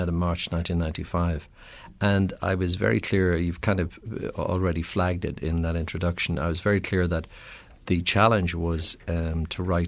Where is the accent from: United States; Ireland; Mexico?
Ireland; Dublin, Leinster; I grew up in Dublin, and it was an era when, you know, black and white television, 60s television, well, it would have been 50s here, but we were getting it in the 60s in Dublin, Ireland being Ireland, you know, steam driven.